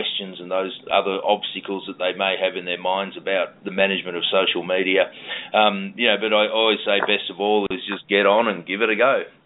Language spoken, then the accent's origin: English; South Dakota, United States; everyone I'm from South Dakota.